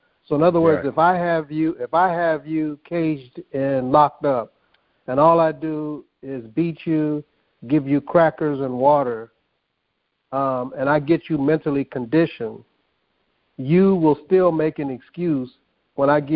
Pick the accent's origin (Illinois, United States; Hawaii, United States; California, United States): California, United States; Pasadena; I also grew up in an integrated environment. I grew up in Pasadena in the 60s, so I was there around the Rose Bowl.